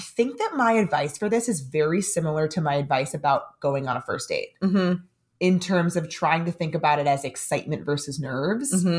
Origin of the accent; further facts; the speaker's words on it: San Diego, California, United States; now in New York City, United States; Or like in my case, if I'm living in New York City and I'm from San Diego